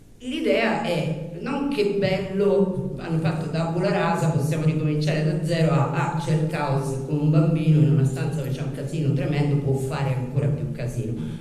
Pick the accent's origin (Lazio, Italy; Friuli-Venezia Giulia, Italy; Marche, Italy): Lazio, Italy; Rome; accent: Roman; vengo da Roma, come si sente dall'accento che non riesco a togliere